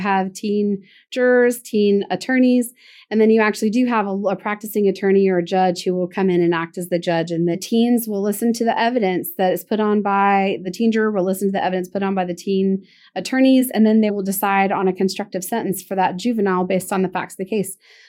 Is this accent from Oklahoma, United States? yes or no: yes; Oklahoma, United States; I grew up in Oklahoma.